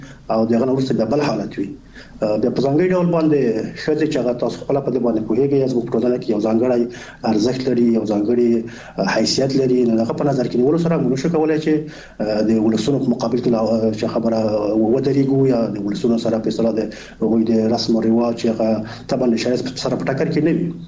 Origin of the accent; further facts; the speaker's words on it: Afghanistan; الحمدلله موږ تاسو افغانان یو، مسلمانان یو